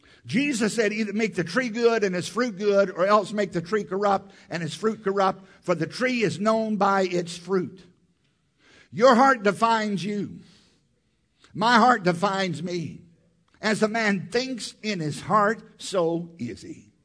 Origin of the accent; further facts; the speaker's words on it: Virginia, United States; I grew up in Southside, Virginia, on a tobacco farm.